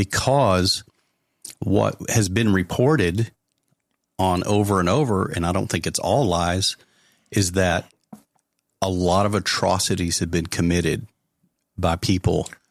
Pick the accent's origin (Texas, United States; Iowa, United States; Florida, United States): Texas, United States; And I'm a Texan. I grew up here.